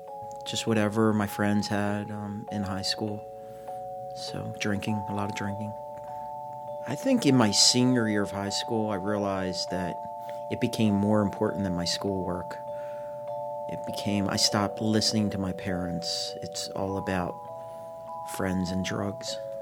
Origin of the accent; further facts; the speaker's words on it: Catonsville, Maryland, United States; In Catonsville, Maryland, right outside of Baltimore City.